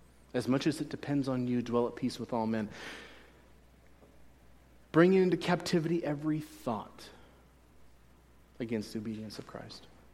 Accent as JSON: {"language": "English", "town": "Gilroy", "region": "California", "country": "United States", "tie": "born or raised there", "also_born_or_lived": "Hayward", "said": "I could have served in Gilroy, my hometown, or in Hayward, where I lived before I came here."}